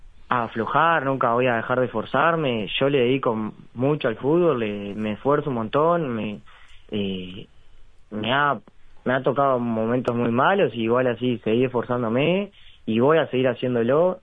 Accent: Río Negro, Uruguay; Soy de Río Negro.

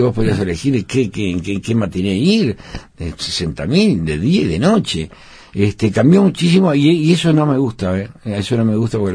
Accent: Montevideo, Uruguay; born there; Sí, yo yo nací en La Teja.

